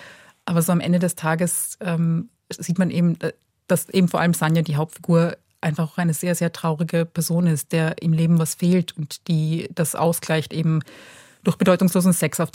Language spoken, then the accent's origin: German; Bosnia & Herzegovina; first language Bosnian; beziehungsweise aus dieser bosnischen Sprache, die meine Eltern mit mir sprechen, beziehungsweise das quasi meine Muttersprache ist.